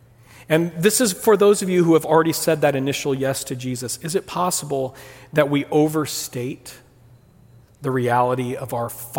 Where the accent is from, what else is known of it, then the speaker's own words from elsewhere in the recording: Brazil; I had a long history of growing up in Brazil, in high school.